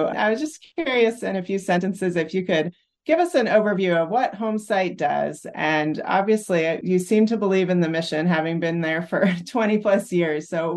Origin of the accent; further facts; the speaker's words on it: Portland, Oregon, United States; And I think Seattle and my hometown of Portland face a lot of similar challenges